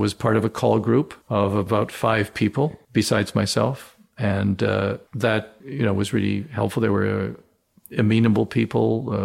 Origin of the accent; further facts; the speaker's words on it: Vancouver, British Columbia, Canada; Yeah, originally born and raised in Vancouver. Did my high school and an undergraduate degree in Vancouver.